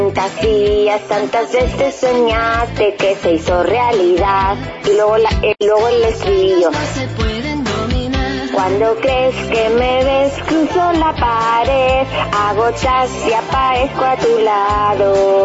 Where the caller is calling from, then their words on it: Zaragoza, Aragon, Spain; de Zaragoza.